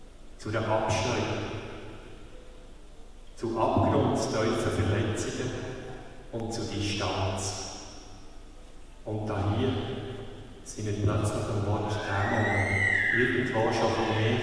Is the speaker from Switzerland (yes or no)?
yes; Switzerland; würden wir in dieser Frage den Weltmeisterpreis bekommen als Schweizer.